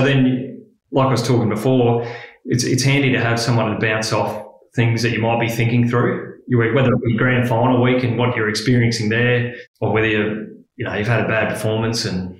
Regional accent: Adelaide, South Australia, Australia; now in Geelong, Australia; naive young kid coming from school footy, just growing up in Adelaide, played my footy, did my schoolwork, and then come over to Geelong and into a high-performance environment.

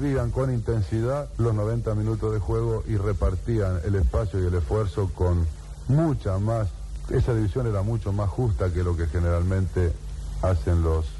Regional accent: Argentina; Pero pienso que la suerte mayor es de haber luchado permanentemente en la defensa de las características del fútbol argentino y, por qué no, rioplatense. Mi país pasó una larga historia de frustraciones

